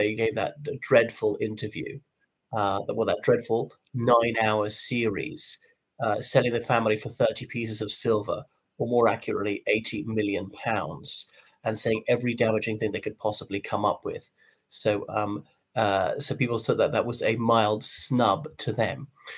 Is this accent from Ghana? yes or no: no; Ireland; from Ireland.